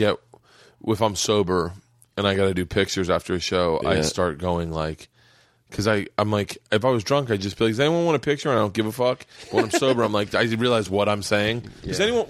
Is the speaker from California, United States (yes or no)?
no; Florida, United States; Growing up in Florida, we would go out to the Bahamas